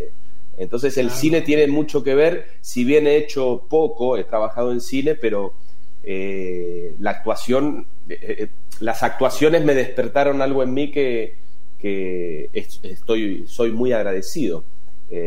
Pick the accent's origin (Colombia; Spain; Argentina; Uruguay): Argentina; Patagonia; also born or lived in Puerto Deseado; primero siempre digo que primero soy patagónico y después argentino.